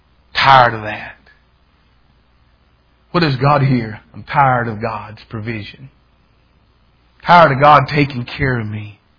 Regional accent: the South, United States; Now, I was from the South and they're in Illinois, and I was a grit man. I wanted grits.

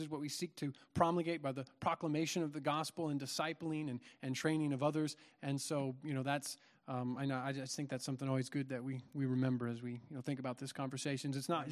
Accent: Iowa, United States; I'm not going to make an Arkansas joke because I'm from Iowa.

